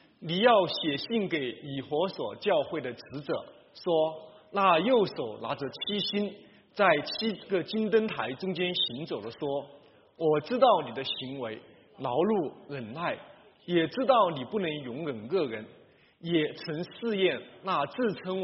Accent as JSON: {"language": "Chinese", "country": "China", "said": "我们中国人真的是来到你面前来认罪悔改"}